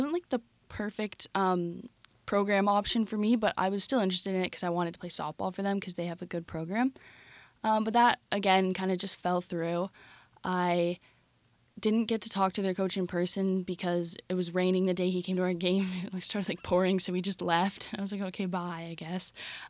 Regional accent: Ottawa, Ontario, Canada; My second option was Carleton University because I'm from Ottawa and they have a really good journalism program.

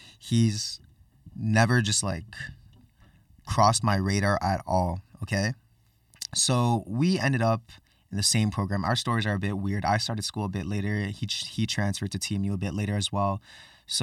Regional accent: Toronto, Ontario, Canada; I'm a first year journalism student here at TMU. I'm here from Toronto.

